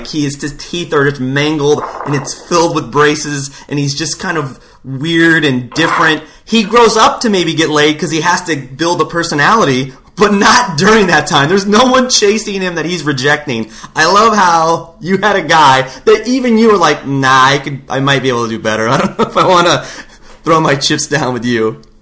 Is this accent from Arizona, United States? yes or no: no; Hawaii, United States; Like, I'm Hawaiian. I'm raised by Asian-ish Hawaiian women, Portuguese, Filipinos, like every mix of Polynesian, Samoan, every island you think of is in my family.